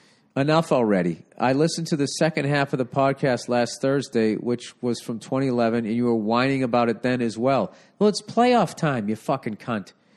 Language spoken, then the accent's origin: English; Cleveland, Ohio, United States; now in New York, United States; Coincidentally, I am from Cleveland, and I'm a freshman at Fordham.